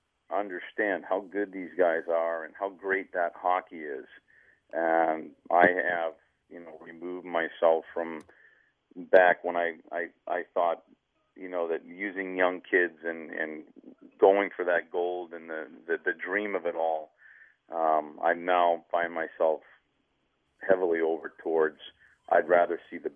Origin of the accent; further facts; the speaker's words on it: United States; I mean, I'm growing up in the States